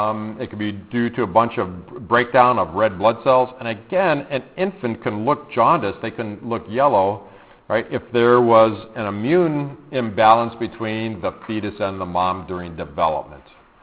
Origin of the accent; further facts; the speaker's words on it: Illinois, United States; I know when I grew up in Illinois, there was a town that had a whole bunch of white squirrels.